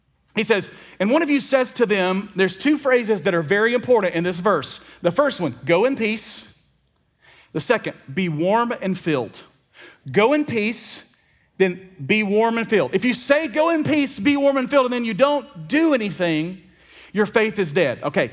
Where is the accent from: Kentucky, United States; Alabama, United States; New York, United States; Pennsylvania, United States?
Alabama, United States; By the way, I'm from Alabama, all right?